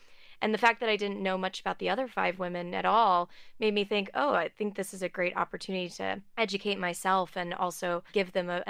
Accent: Texas, United States; So I grew up outside of Houston.

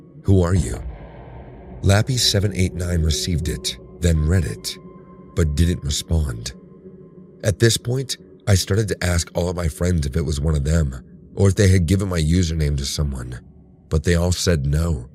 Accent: Bulgaria; English is a second language; English is not my native language, so bear with me if I sound weird. I'm a 22-year-old girl from Bulgaria, studying art in another town. I was back home at my parents' house for Christmas vacation.

